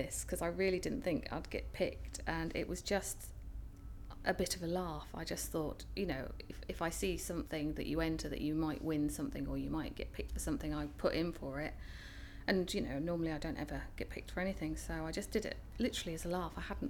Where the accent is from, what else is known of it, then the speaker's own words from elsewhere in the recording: Woodford, United Kingdom; I'm 41 and I come from Woodford.